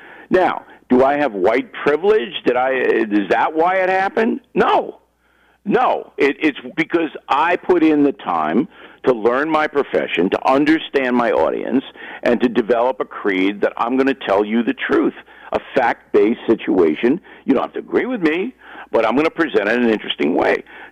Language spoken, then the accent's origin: English; Levittown, New York, United States; also born or lived in Manhattan; I was born in Manhattan, raised in Levittown, Long Island.